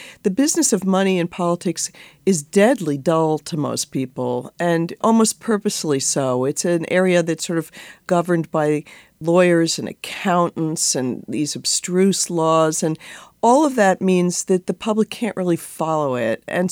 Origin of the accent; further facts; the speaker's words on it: New York City, New York, United States; Well, I'm a New Yorker, and I was walking around the corner near Lincoln Center